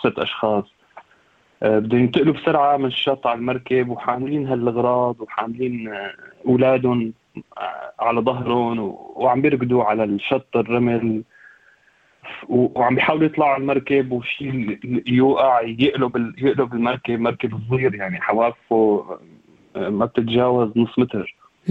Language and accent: Arabic; Syria; moved away; طلعت من سوريا مبكر انا